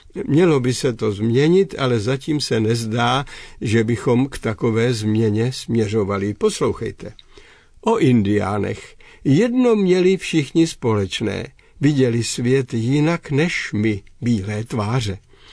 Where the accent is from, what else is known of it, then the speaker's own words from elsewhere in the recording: Opočno, Hradec Králové Region, Czechia; Protože když u nás v Opočně byl ještě funkční klášter františkánů kapucínů